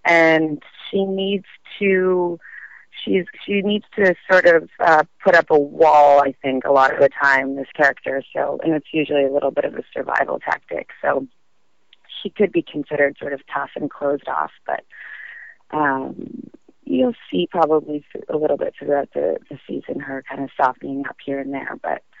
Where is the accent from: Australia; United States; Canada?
Canada; Montreal, Quebec; We're both from Montreal.